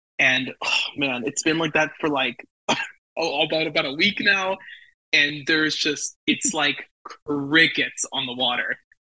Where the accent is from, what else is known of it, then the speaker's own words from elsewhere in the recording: Miami, Florida, United States; born there; So I was born in Miami. She was born in the Keys. We met in the Keys.